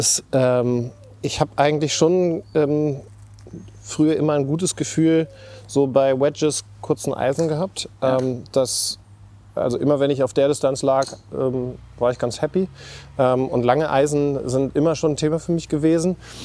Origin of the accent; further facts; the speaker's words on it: Lower Saxony, Germany; born there; now in Hamburg, Germany; ich bin ja gebürtiger Niedersachse, hab auch in Göttingen studiert und bin dann beruflich nach München, war da lange Zeit